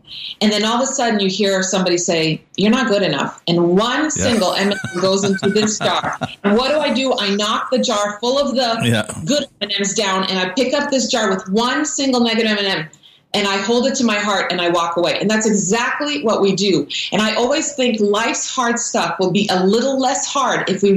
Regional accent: Croatia; I grew up in Croatia with my Croatian grandmother

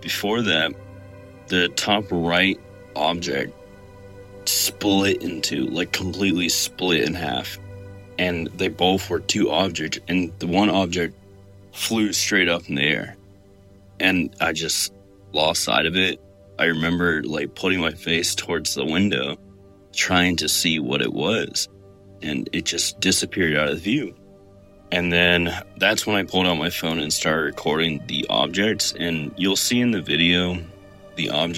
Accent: Atlanta, Georgia, United States; I'm from Atlanta, Georgia.

